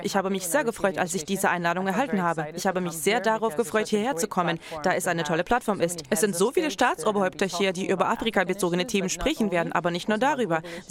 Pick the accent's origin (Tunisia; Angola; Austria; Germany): Angola; Von 1975 bis 2002 befand sich mein Heimatland im Kriegszustand.